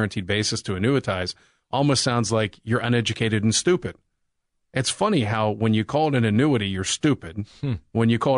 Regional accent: Pittsburgh, Pennsylvania, United States; I grew up in Pittsburgh, blue collar town.

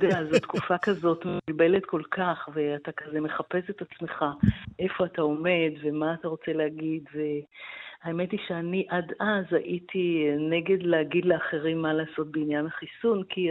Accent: Tel Aviv, Tel Aviv District, Israel; הבית הישן שגדלתי בו, ולקחתי אותם ממש לבית הישן שלי ברחוב המלך ג'ורג' בתל אביב

